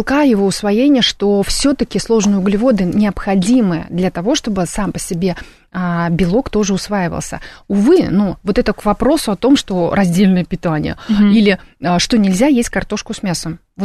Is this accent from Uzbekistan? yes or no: yes; Uzbekistan; Хотела сказать узбекского, потому что я из Узбекистана.